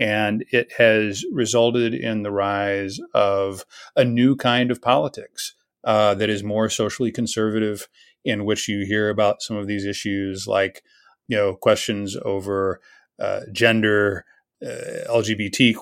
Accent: United States; as an American, where we have our own hierarchy, our own history, and our own way of looking at this.

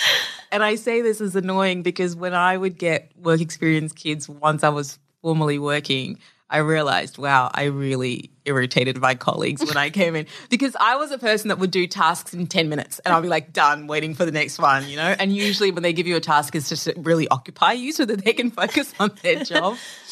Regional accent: Zambia; So I'm originally from Zambia. So Zambia was colonized by the British.

